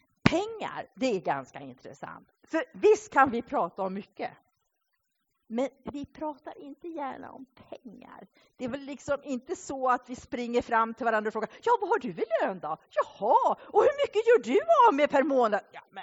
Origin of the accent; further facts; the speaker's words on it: Sweden; born there; Det är ju ingen självklarhet att vi föddes i Sverige och att vi har det så bra.